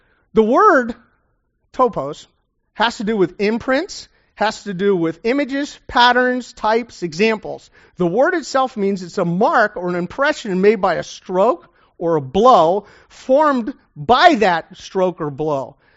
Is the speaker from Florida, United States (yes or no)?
yes; Florida, United States; now in Oklahoma, United States; I'm a new Okie. I'm a transplanted from South Florida, and I had played baseball in South Florida for over 20 years.